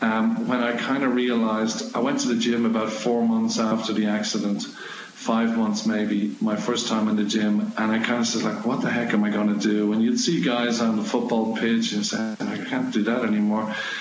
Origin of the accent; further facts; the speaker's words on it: Dublin, Leinster, Ireland; I'm from Dublin, yeah, originally. So I think it maybe just came from my family, from being younger.